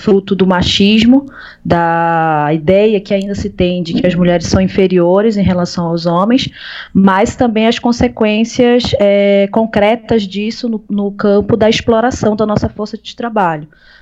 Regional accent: Belém, Pará, Brazil; Eu sou de Belém.

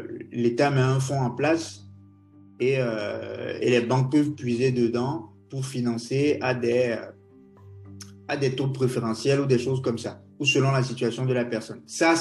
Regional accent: Togo; J'ai grandi au Togo, donc je sais qu'en fait, on a cette tendance, en tant que Togolais, à ne pas vouloir s'endetter

